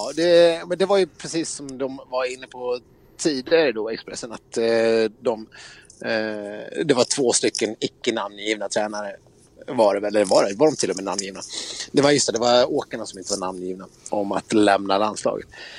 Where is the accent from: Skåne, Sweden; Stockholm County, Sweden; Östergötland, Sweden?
Stockholm County, Sweden; Stockholm; Jag måste ta min plikt och ansvar som fjällresande stockholmare ut och hosta lite lokalbor i ansiktet.